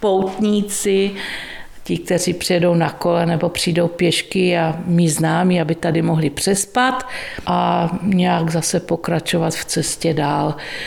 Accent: Ostrava, Moravian-Silesian Region, Czechia; protože původně jsem Ostravačka

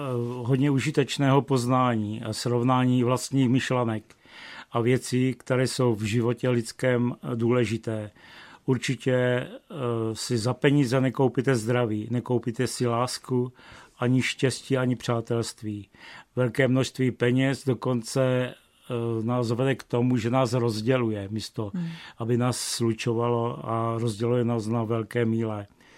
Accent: Bohemia, Czechia; A navíc jsem z Čech a to vaše pivo je trošku podobné limonádě.

